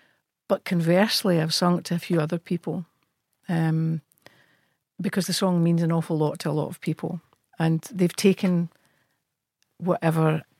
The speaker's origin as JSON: {"language": "English", "region": "Scotland", "country": "United Kingdom", "said": "I don't think people tend to look at us or look upon myself as being Scottish."}